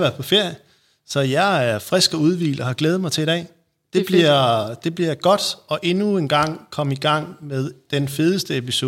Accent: Jutland, Denmark; som jyde, sådan rigtigt at komme ind i København

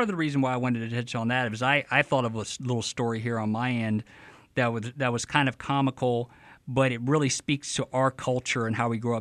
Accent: Alabama, United States; sometimes when we're not here, people don't recognize my accent and they don't think that I'm from Alabama.

